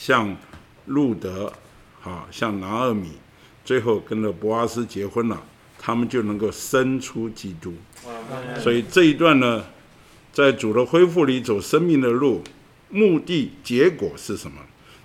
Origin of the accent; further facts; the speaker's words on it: China; 我们中国人呢，其实在我们的教训里面也说到